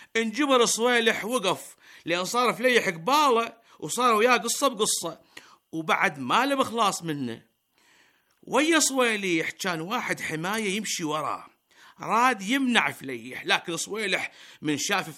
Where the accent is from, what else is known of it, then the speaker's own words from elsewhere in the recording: Iraq; يا جماعة الخير، ترى بلدنا العراق اليوم مغمى عليه بقسم الطوارئ والله